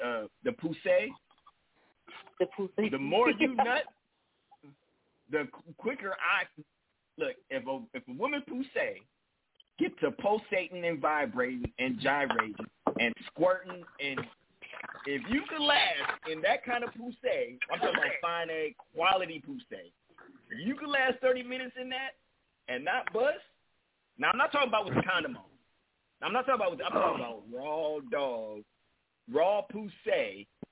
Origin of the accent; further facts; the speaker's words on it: California, United States; Hey, well, I'm from California, too, so shout out to you.